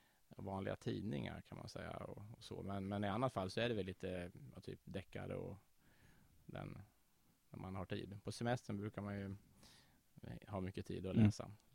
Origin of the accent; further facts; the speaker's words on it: Krylbo, Dalarna County, Sweden; moved away as an adult; now in Örebro, Sweden; Jag är Dalmas, jag är från Avesta, eller Krylbo rättare sagt. Mm. Det är ju 13-14 mil härifrån då.